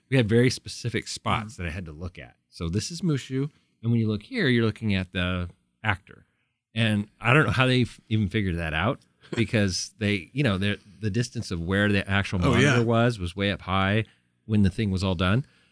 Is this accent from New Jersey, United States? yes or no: no; California, United States; I grew up in California.